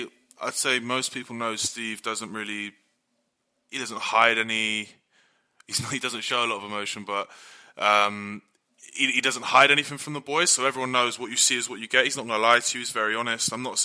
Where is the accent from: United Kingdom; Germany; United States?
United Kingdom; Bristol, South West England; I'm from Bristol, obviously. I want to go home one day to Bristol and live there and see my family and stuff.